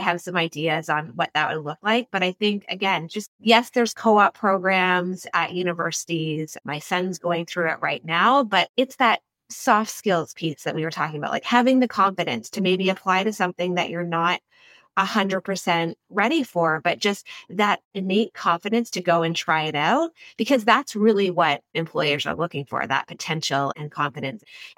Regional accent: Ontario, Canada; I grew up 3 hours outside of Toronto on a farm. So rural community, went to university and then ended up in Toronto, not knowing anyone.

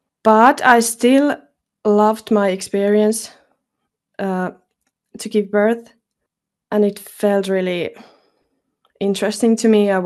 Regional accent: Finland; I'm from Finland.

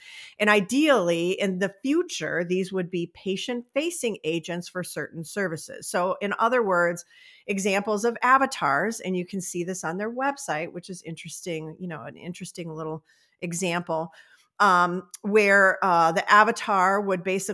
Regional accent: Missouri, United States; I'm from Missouri. Show me.

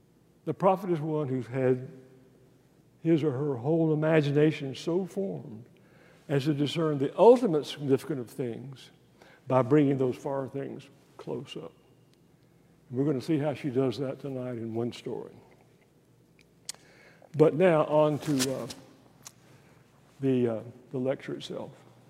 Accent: Texas, United States; I'm a redneck from East Texas, so I'm pretty good at it.

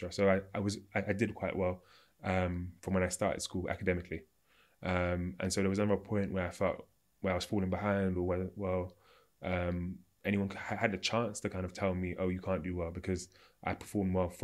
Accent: United Kingdom; So there was definitely a lot of pride growing up in being Jamaican, and I saw lots of Jamaican culture in Britain.

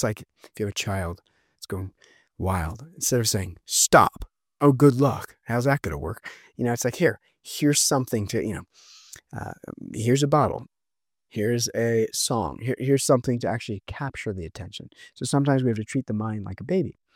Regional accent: California, United States; I'm just like I'm a kid from California.

